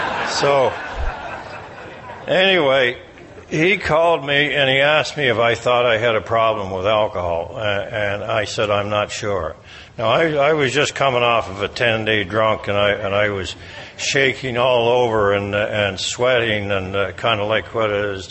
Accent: Mississauga, Ontario, Canada; I'm an alcoholic from Mississauga, Ontario, Canada, which is a suburb of Toronto, if you need to know.

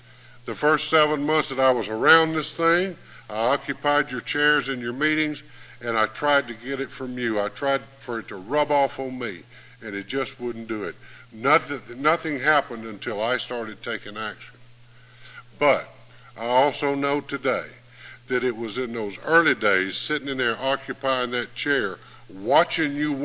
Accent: Hueytown, Alabama, United States; I told you that I was from Hueytown, Alabama, and I am.

